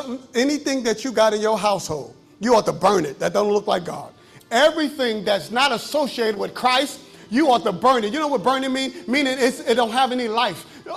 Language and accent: English; New York, United States; But what happens is, let me tell you, I'm from New York, right? And I don't know what happens here.